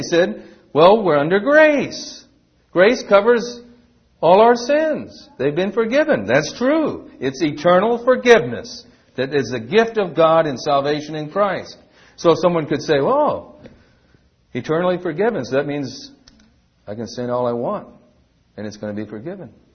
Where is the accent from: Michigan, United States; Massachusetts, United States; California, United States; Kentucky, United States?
Massachusetts, United States; Fall River; we talk about in Massachusetts, you know, your state, I'm sorry, because it's my hometown too, Fall River.